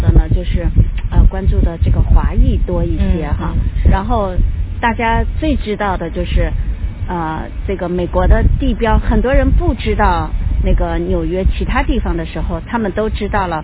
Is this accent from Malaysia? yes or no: no; China; 我们中国人其实中国人也不是每个人都看得懂京剧。